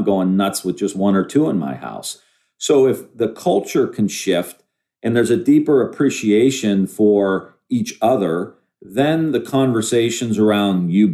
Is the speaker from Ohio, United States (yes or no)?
yes; Ohio, United States; Because I'm from Ohio and that's what we do.